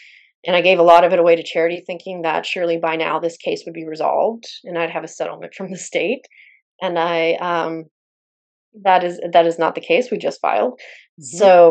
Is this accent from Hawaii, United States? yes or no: no; Mississippi, United States; I grew up in South Rural Mississippi. There are 18,000 people in my entire county, and it ain't small